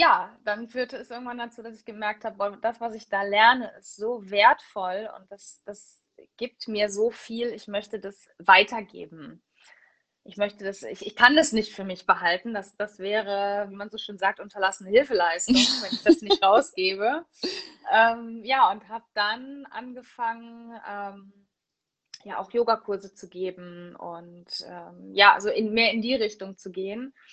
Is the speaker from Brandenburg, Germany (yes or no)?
no; Cologne, North Rhine-Westphalia, Germany; Ja, wo ich herkomme, das ist in Köln. Also ich lebe in Köln am Stadtrand.